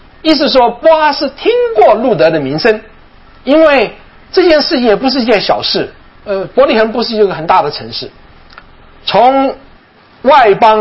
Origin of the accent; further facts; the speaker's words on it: Taiwan; 我小的时候在台湾的时候